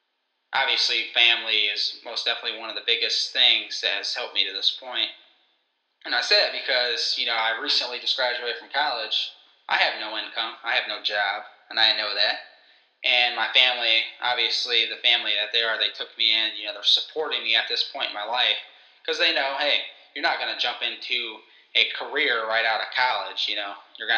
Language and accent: English; Ohio, United States; I am born and raised in Northeast Ohio. I attended Barden High School for 4 years, where I played football there.